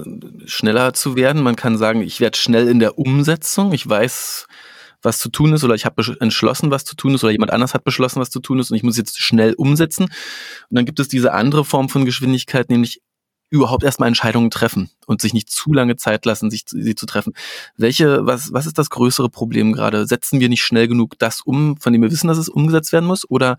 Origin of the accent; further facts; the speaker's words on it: Berlin, Germany; ich komme ja aus Berlin